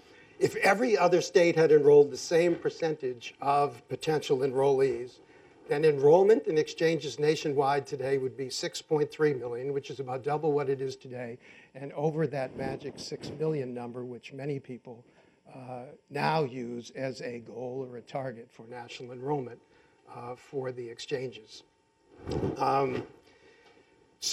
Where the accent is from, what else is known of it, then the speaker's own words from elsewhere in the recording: Boston, Massachusetts, United States; Since I'm originally from Boston, I never wanted to believe that.